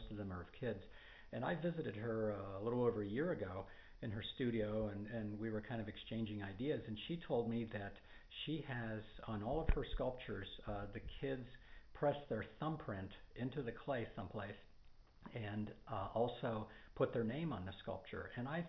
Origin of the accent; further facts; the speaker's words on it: Westerville, Ohio, United States; I'm a sculptor from Westerville, Ohio.